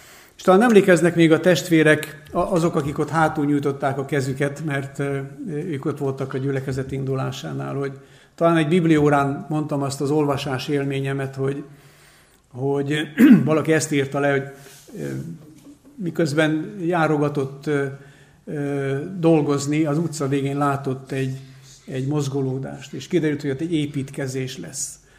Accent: Karcag, Jász-Nagykun-Szolnok, Hungary; moved away as an adult; now in Sámsonháza, Hungary; Én Karcagról származom, és ott égetett téglából raktak alapot, és abból arra vályokból építették fel a falat. Hogy elköltöztünk Sámsonházára, Karcagról a házasságkötésünk után

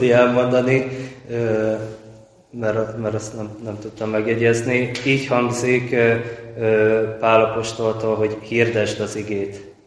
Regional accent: Orosháza, Békés, Hungary; Én Békés megyéből származom, apai oldalról, Tóth Komlósról, ami egy magyarországi szlovák közösség, és anyai oldalról, meg Orosházáról.

